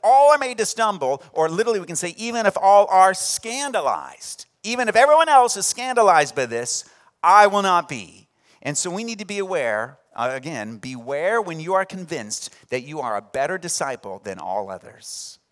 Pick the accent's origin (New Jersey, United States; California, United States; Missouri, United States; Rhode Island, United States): Missouri, United States; born there; moved away as an adult; See, I was born in Missouri, so I should be cheering for, back then it was the Cardinals or the Chiefs.